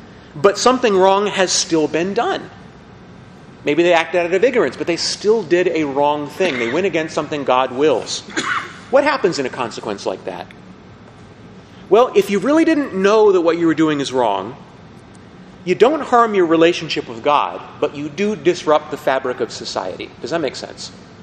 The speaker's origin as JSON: {"language": "English", "region": "Montana", "country": "United States", "tie": "born or raised there", "said": "I grew up in Montana."}